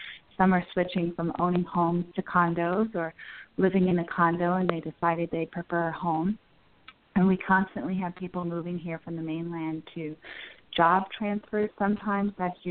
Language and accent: English; Long Island, New York, United States; now in Hawaii, United States; I'm from Long Island, New York.